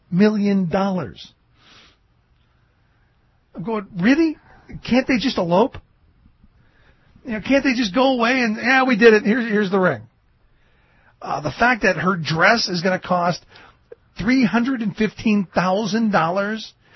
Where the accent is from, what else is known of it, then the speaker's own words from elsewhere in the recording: United States; And I guess it's just that I'm American and I don't get the whole royal wedding thing.